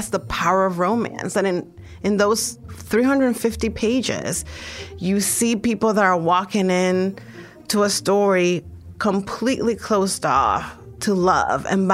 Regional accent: Dominican Republic; I write a lot about the immigrant experience. I'm from the Dominican Republic.

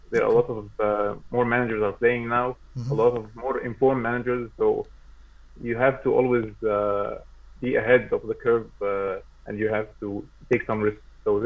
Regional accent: Egypt; I'm from Egypt. Yeah. I'm joining from Egypt, yeah.

